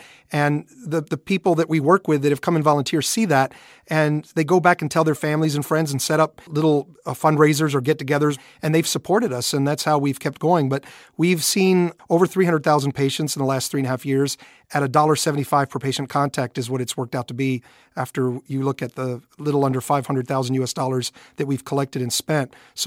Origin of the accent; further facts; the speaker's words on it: United States; So as an American citizen, I feel a responsibility.